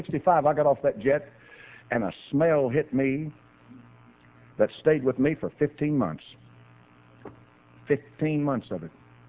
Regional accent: United States; I say, God bless America. I'm an American.

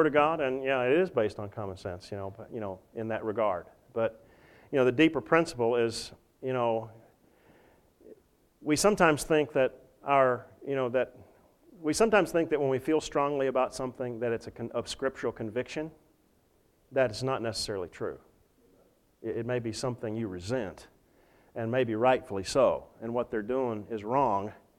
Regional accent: the South, United States; as a patriot and as an American and as a Southerner and now a Northerner

